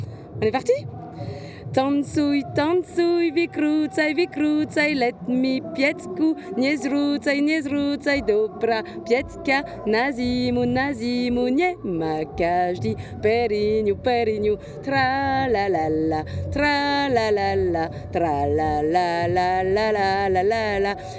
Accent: Belgium; now in Switzerland; je viens de Belgique, là on est en Suisse au Paléo

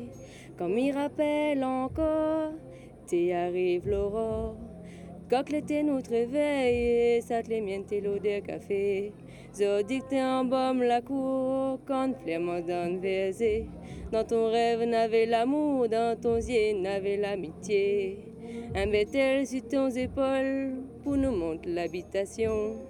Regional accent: Réunion; je viens de l'île de la Réunion.

